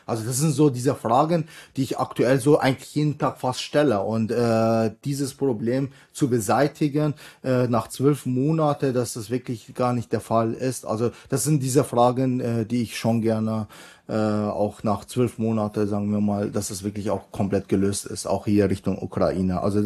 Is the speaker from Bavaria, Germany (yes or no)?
yes; Bavaria, Germany; ich komme ja aus Bayern, wir haben über 140 Wasserkraftanlagen, kleine Wasserkraftanlagen